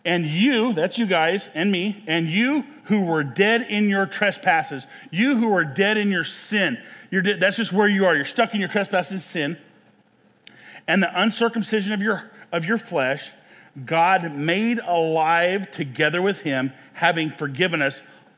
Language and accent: English; Nebraska, United States; I grew up in Western Nebraska. There's a lot of pheasant hunting there.